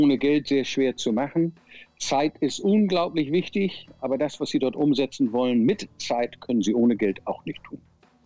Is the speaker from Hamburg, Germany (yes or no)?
yes; Hamburg, Germany; Ich bin ein glücklicher Mensch, der ein Zuhause in beiden Plätzen hat. Und ich liebe beide Plätze. Vielleicht Hamburg ein klein bisschen mehr, weil es eben meine Heimatstadt ist.